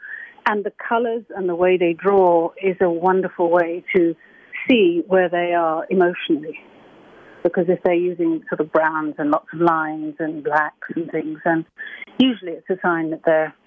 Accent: England, United Kingdom; For example, you know, I'm English, and so there is this sort of belief in England, or there has been, that it's really better to have a stiff upper lip

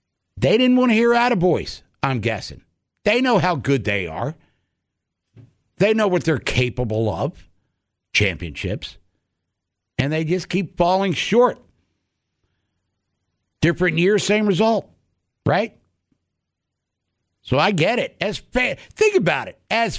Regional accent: Baltimore, Maryland, United States; Born and raised in Baltimore. Now 60 years old.

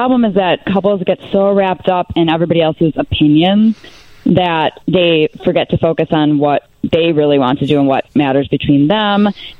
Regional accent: Chicago, Illinois, United States; I do. Yes, I love Chicago. It's my hometown.

